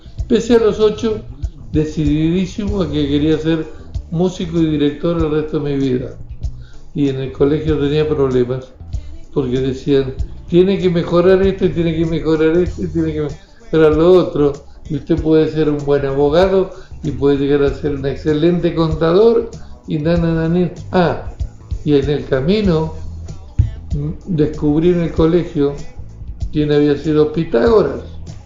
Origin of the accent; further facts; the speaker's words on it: Argentina; born there; yo no soy argentino, yo nací en Argentina